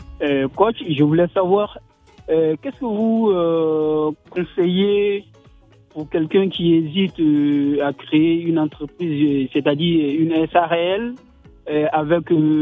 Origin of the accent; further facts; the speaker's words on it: Abidjan, Côte d’Ivoire; parce que chez moi, en Côte d'Ivoire, oui. À Abidjan, précisément